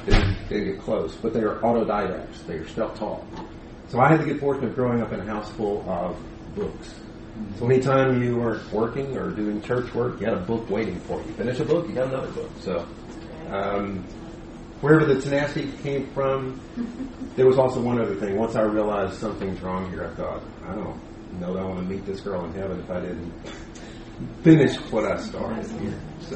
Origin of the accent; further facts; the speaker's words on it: Gadsden, Alabama, United States; born there; So I was born in Alabama, Gadsden, Alabama.